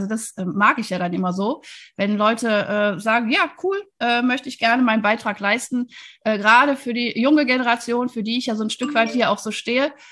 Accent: Wuppertal, North Rhine-Westphalia, Germany; Ich komme ja aus Wuppertal, deswegen, ich liebe alles, was aus dem Rheinland ist.

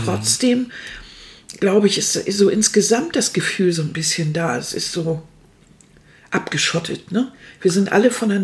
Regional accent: Germany; Ne, wir als Deutsche, wie so immer so Gruppenbildung zusammen. Wir suchen immer danach, dass wir Teil eines Ganzen sind.

